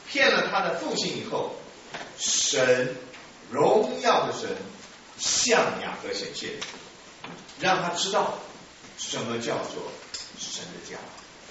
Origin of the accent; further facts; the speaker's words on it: China; 现在我们中国人过手的鸡蛋都会青山了